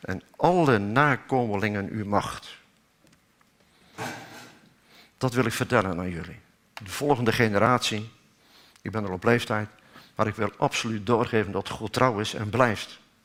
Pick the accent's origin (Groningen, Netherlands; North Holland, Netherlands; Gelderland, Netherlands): Gelderland, Netherlands; Nijmegen; Ik ben alleen van Nijmegen.